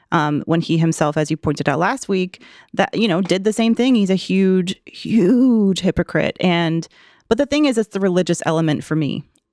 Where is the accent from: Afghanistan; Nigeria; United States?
United States; the South; I'm from the South.